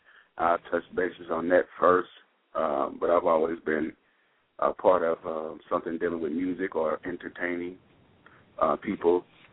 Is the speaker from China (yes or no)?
no; Pine Lawn, Missouri, United States; Well, born and raised originally from St. Louis, Missouri, a little town called Pine Lawn.